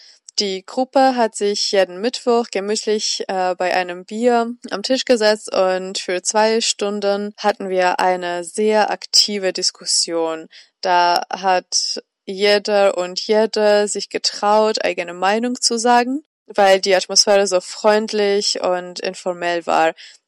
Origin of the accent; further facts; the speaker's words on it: Georgia; German is a second language; moved away as an adult; now in Jena, Germany; bin ich vor 3 Jahren nach Jena als Erasmus-Studentin aus meinem Heimatland Georgien gekommen.